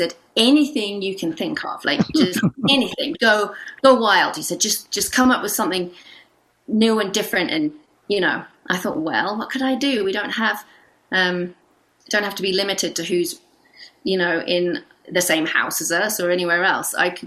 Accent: East of England, United Kingdom; I am from it's kind of southeastern area, coast of England, in an area called East Anglia. And I grew up there till I was abou

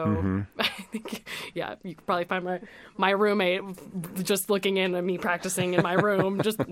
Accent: Petaluma, California, United States; So originally I'm from Petaluma, California

